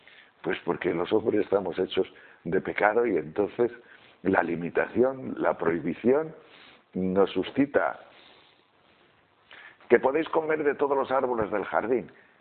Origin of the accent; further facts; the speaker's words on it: Castile and León, Spain; porque yo soy de la parte del norte de la provincia de León